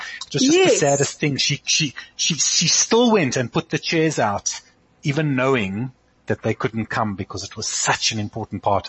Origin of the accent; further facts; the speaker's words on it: South Africa; I think as South African Jews, we're relatively insulated from the day-to-day and the, thank goodness, from the pain of the loss.